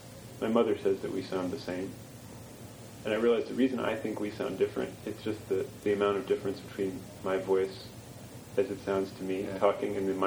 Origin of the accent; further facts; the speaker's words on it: Texas, United States; also born or lived in California / Massachusetts; Well, I was born in Texas and then moved to California and then moved to Massachusetts, so...